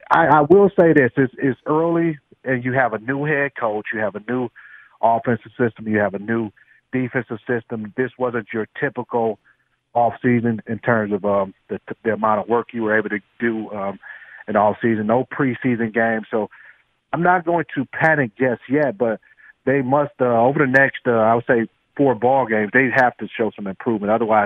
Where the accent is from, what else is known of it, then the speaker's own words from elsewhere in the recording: Cleveland, Ohio, United States; I'm from Cleveland. I know all about the history of the Browns.